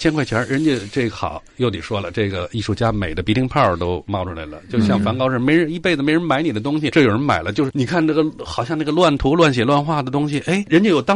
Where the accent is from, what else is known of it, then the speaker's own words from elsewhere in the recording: China; 但是我们中国人刚温饱啊，老说我刚小康